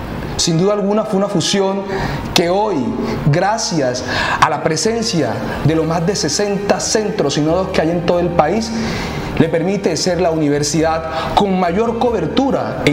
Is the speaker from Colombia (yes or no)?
yes; Curumaní, Cesar, Colombia; desde mi corregimiento, de donde soy oriundo, zona rural del municipio, hasta el casco urbano donde se encontraba para el entonces el Ceres Curumaní